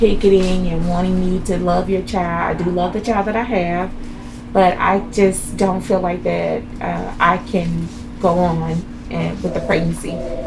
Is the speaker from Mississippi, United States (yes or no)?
yes; Mississippi, United States; also born or lived in Texas; I'm from here. I'm from Mississippi.